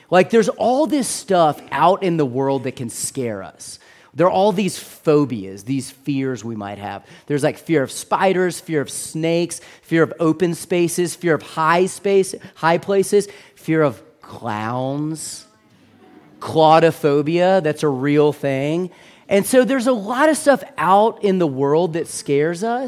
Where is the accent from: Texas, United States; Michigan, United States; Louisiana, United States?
Texas, United States; Houston; I lived in Houston, Texas. I grew up in Houston, Texas, Gulf climate.